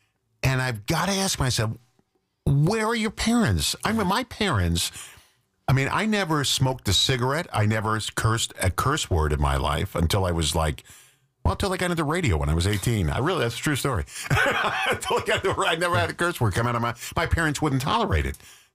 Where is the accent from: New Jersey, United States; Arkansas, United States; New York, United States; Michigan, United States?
New York, United States; Massapequa; In my small town where I grew up in Massapequa, New York, mm-hmm. It's a small town on Long Island.